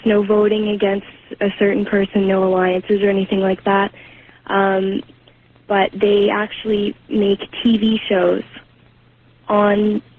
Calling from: London, Ontario, Canada; I'm calling from London.

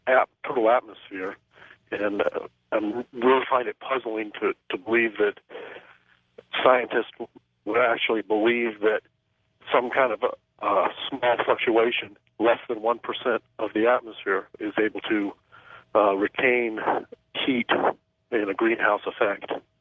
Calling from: Medford, Oregon, United States; I'm calling from Medford, Oregon.

